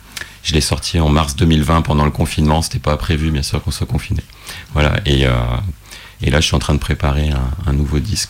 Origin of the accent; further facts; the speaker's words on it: Saint-Étienne, Auvergne-Rhône-Alpes, France; Moi, je viens de Saint-Étienne, et maintenant, voilà, ça fait.